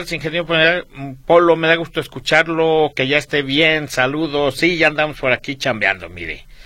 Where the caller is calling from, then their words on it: Mexico City, Mexico; Soy del DF, los vengo escuchando en mi radio, en mi vehículo